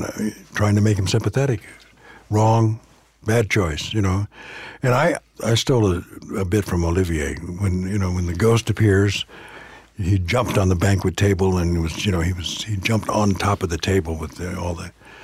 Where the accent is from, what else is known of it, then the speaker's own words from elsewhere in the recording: California, United States; I grew up in Southern California.